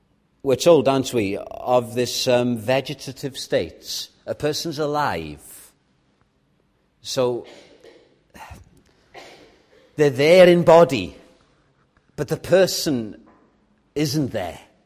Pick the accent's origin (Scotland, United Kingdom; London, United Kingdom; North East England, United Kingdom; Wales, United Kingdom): Wales, United Kingdom; Llandudno; the church in Llandudno, my hometown